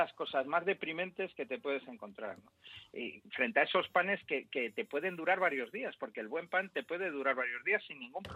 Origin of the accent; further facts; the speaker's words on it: Spain; con lo poco que somos los españoles a hacer colas